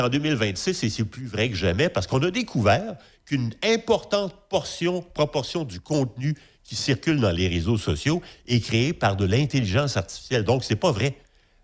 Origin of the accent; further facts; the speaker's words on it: Quebec, Canada; Tu sais que même chez nous au Québec